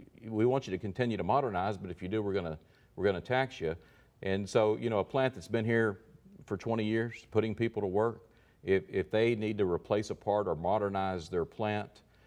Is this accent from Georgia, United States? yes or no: no; Prescott, Arkansas, United States; Firestone Building Products in my hometown in Prescott.